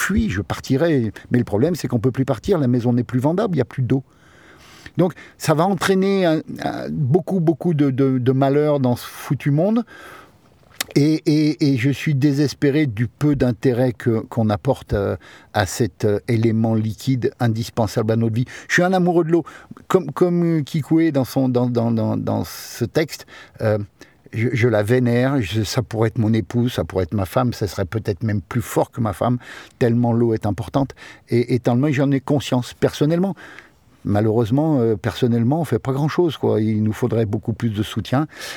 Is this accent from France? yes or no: yes; Lyon, Auvergne-Rhône-Alpes, France; on est lyonnais de base